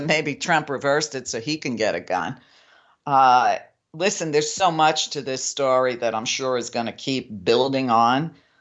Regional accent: New York, United States; And I never was when I grew up and lived in New York. All right, New Yorkers have a very strong distaste for guns.

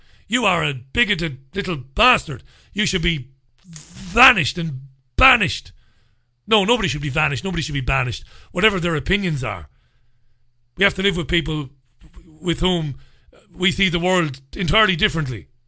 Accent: Ireland; But I wish, as an Irish kid, that I was brought up to know the value of the pound.

